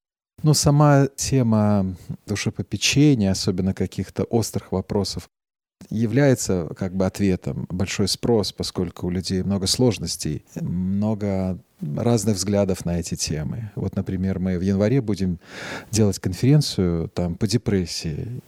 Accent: Belarus; это не только уже мы сами белорусы в ней участвуем

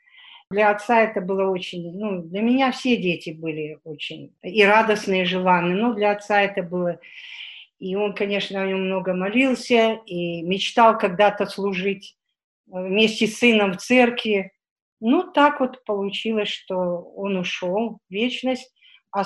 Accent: Kazakhstan; moved away as an adult; now in Karachayevsk, Russia; Родилась я в Казахстане, выросла там и замуж там вышла.

